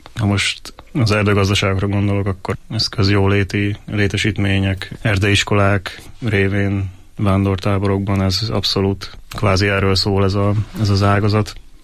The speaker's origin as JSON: {"language": "Hungarian", "region": "Little Hungarian Plain", "country": "Hungary", "said": "ugyanúgy szeretem a Kisalföldet is, ahonnan származom"}